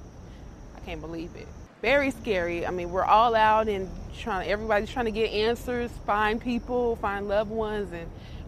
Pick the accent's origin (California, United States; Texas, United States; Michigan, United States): Texas, United States; Dallas; I'm born and raised in Dallas